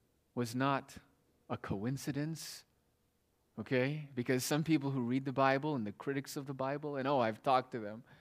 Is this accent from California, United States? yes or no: yes; Palo Alto, California, United States; also born or lived in Redwood City; I was born in Redwood City. And then I grew up in Palo Alto in the South Bay area.